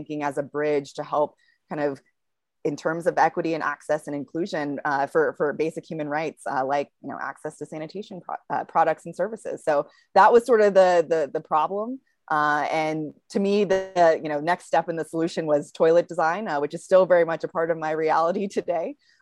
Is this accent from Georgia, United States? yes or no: yes; Georgia, United States; I'm from Georgia, and there's a lot of people here that live on septic.